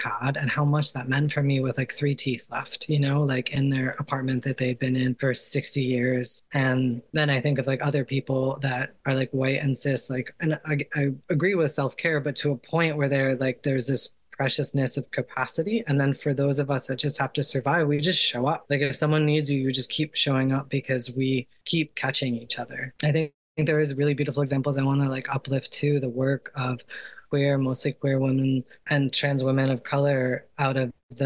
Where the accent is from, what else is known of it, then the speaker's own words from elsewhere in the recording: New York City, New York, United States; But I think of growing up in New York City and the first group I joined was ACT UP.